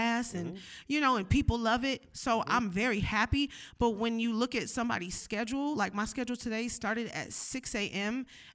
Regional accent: Houston, Texas, United States; I grew up in Houston.

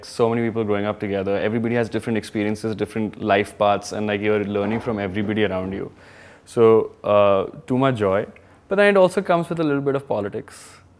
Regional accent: Kanpur, Uttar Pradesh, India; I grew up in Kanpur, and in my house at some point there were about 30-40 people who were living, and grew up in this like Baniya family, you know, generational sort of family business.

